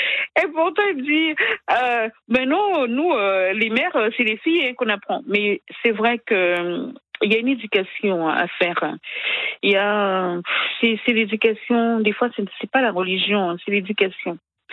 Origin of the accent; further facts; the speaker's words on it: Guadeloupe; Je suis de la Guadeloupe parce que j'ai dit Guadeloupe par rapport à ma maman, mais mon papa, c'est vrai que, bon, quelques origines lointaines de la Martinique, non plus de ma maman, mais ma maman, elle est de la Guadeloupe